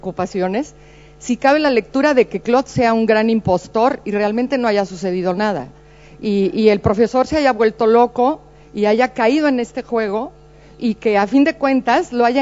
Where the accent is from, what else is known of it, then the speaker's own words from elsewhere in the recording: Mexico; Yo vengo de México. También tenemos grandes problemas en México.